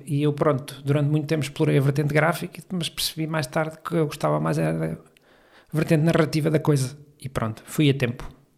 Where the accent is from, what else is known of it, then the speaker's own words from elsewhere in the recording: Coimbra, Portugal; E sou bairradino, já tinha dito, sou de Coimbra